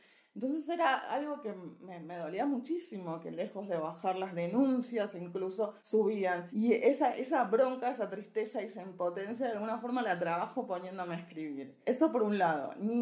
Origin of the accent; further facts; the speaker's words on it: Argentina; Vengo de Argentina